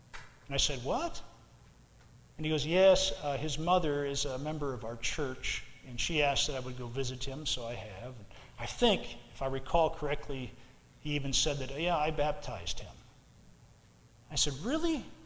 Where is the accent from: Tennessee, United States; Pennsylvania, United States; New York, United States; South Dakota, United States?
South Dakota, United States; Aberdeen; I once knew a man in my hometown, Aberdeen, South Dakota.